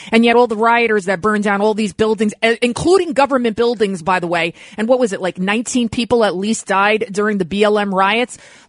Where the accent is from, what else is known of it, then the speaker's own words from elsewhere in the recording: Bronx, New York, United States; You could tell I'm from the Bronx.